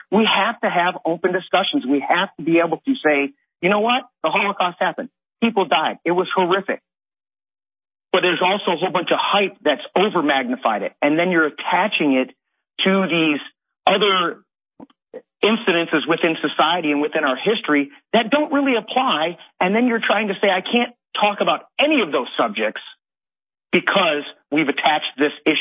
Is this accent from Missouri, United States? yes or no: no; Howell, Michigan, United States; And I'm from Howell, Michigan, where Trump came and visited.